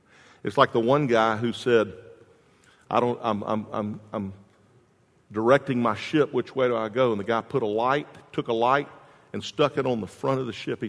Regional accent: Jacksonville, Florida, United States; I remember, I'm from Jacksonville. I know I've told you that a million times, but I'm from Jacksonville.

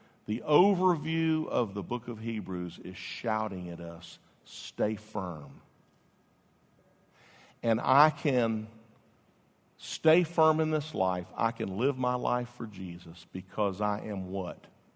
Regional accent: Florida, United States; I said, I'm a pastor from Florida. I'll never be here again.

